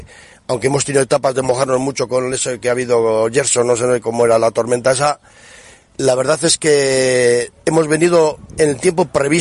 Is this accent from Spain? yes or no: yes; Basque Country, Spain; no soy del centro de Bilbao, no soy. Es que somos, somos de un pueblito al lado de Usansolo. Somos los dos Usansolo-Tarras, un pueblito que está a unos kilómetros de Bilbao.